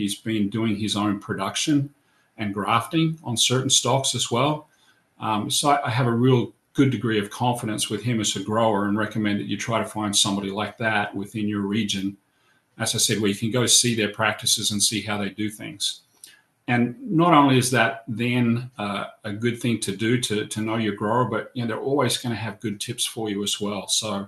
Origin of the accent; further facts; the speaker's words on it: Adrian, Michigan, United States; right in my hometown here in Adrian, Michigan.